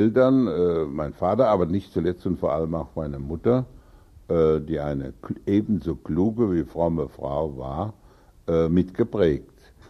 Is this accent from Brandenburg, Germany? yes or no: no; Rhineland-Palatinate, Germany; meine Heimat ist die Pfalz, in der ich groß geworden bin, in der ich lebe. Eine der großen Landschaften Europas. Mein Vaterland ist Deutschland